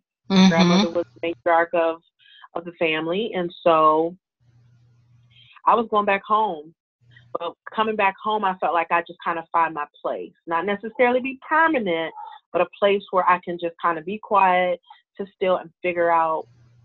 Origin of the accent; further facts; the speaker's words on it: Youngstown, Ohio, United States; So Ladybug's Farm primarily got started when I returned back to my hometown, Youngstown, Ohio, in, was that 2012.